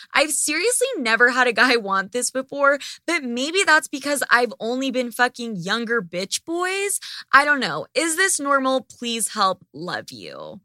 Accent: Ireland; So just fucking pinch me. I'm Irish.

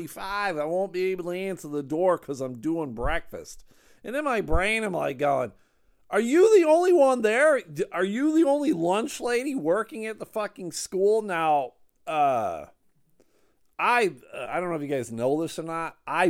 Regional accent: Buffalo, New York, United States; I grew up in Buffalo, so I'm a Buffalo Bills fan.

